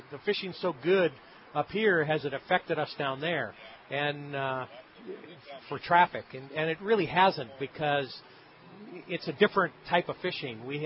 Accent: Torrance, California, United States; I grew up in the Los Angeles area in Torrance, and I used to fish Redondo, Long Beach, San Pedro all the time when I was a kid.

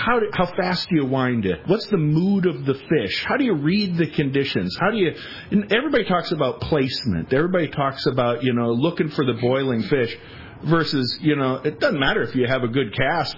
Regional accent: Bemidji, Minnesota, United States; I grew up in Bemidji, which is the first city on the Mississippi River. Lake Bemidji is, you know, we say we grew up on the lake.

